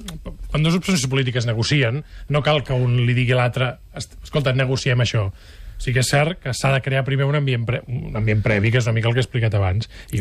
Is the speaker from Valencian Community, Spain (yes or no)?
no; Vall-llobrega, Catalonia, Spain; Sóc alcaldable per Vall-llobrega, que és el meu poble